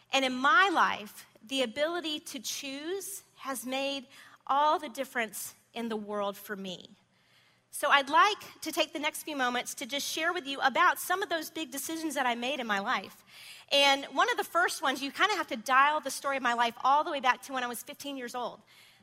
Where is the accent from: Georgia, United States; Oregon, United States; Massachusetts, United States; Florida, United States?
Georgia, United States; Decatur; also born or lived in Avondale Estates; But I will say this, growing up in Decatur and Avondale Estates area, it was never as hip as it is now.